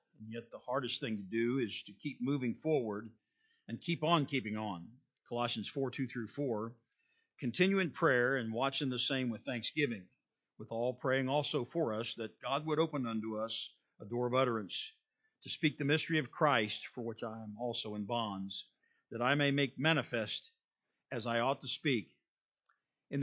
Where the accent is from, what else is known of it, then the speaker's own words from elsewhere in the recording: Kenya; because I am Kenyan